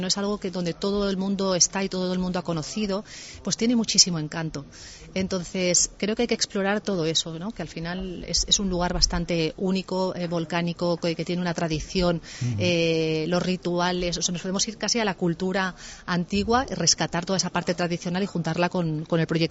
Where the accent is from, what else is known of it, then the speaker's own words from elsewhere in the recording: Barcelona, Catalonia, Spain; born there; now in Madrid, Spain; los que venimos de grandes ciudades, ¿no? Yo nací en Barcelona, vivo ahora en Madrid. He ido mucho a las Islas Baleares.